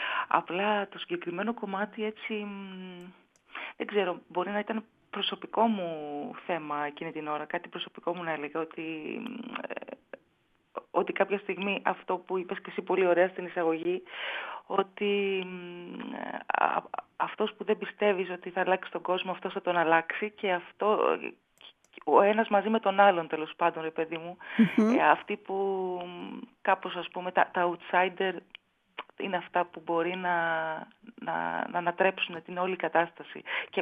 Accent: Thessaloniki, Central Macedonia, Greece; μου αρέσει πάρα πολύ η Θεσσαλονίκη που έχει έτσι μια... Πέρα ότι είναι η πόλη μου και την αγαπώ

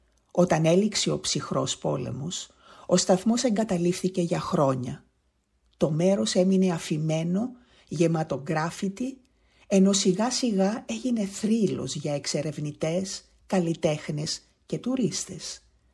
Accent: Famagusta, Famagusta District, Cyprus; τώρα που μεγάλωσα, τώρα που μπήκα στην τρίτη ηλικία, δεν κάνω τίποτα άλλο από το να μιλάω για την πόλη μου, την Αμόχωστο στην Κύπρο.

